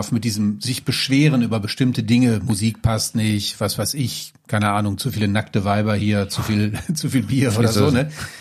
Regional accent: Hilden, North Rhine-Westphalia, Germany; Wir kommen ja aus Hilden

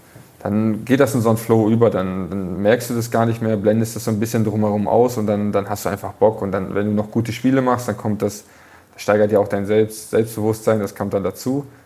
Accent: Rheine, North Rhine-Westphalia, Germany; Rheine ist ja mein Heimatort

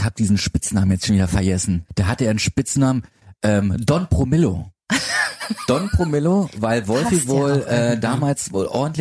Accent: Neuruppin, Brandenburg, Germany; in der Nähe von meinem Heimatort Neuruppin, halt in Brieselang.

